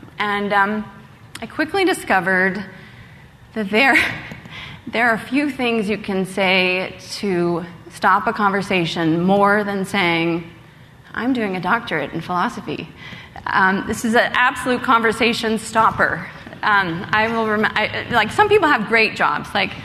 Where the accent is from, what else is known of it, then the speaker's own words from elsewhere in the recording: Eugene, Oregon, United States; But I grew up in Oregon, one of the most liberal states, in fact, probably the most liberal state in the United States. And I will say, it was Eugene, Oregon, actually